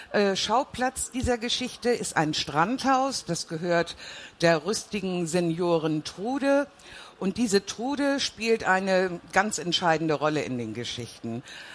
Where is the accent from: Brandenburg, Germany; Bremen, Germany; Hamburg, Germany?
Hamburg, Germany; born there; Ostsee ist meine zweite Heimat. Als gebürtige Hamburgerin gehört das dazu. Da fährt man eine Stunde. Da habe ich als Kind jedes Wochenende verbracht.